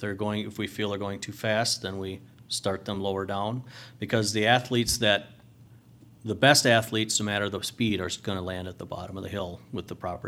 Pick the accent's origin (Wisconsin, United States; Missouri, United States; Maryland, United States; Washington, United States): Wisconsin, United States; Westby; now in La Crosse, United States; You know, I live and work here in La Crosse, but I grew up in Westby, and I travel down there for meetings and to help work out.